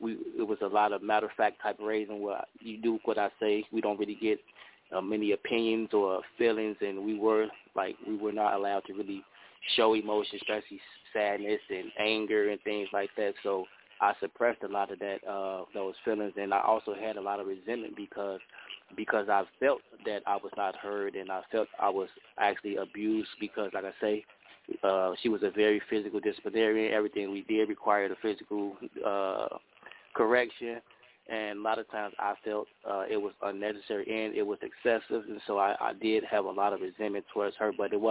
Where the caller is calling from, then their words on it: Chicago, Illinois, United States; First of all … I'm calling in from Chicago.